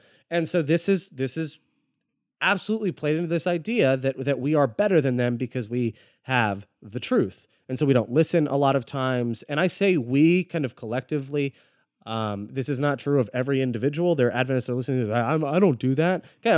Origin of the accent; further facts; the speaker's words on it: Florida, United States; Or, you know, I'm from Florida. I can't really say that about anyone.